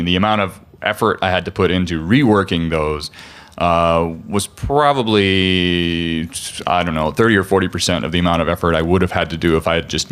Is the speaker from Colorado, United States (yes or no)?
yes; Colorado, United States; And SparkFun also happens to be in my home state of Colorado, so I'm local to them